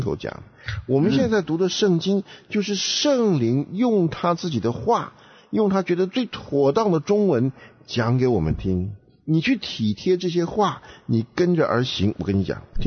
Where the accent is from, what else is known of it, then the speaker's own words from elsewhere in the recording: China; 那我们中国人如果有一个习惯啊，照着圣经来理解，那我们就会有答案。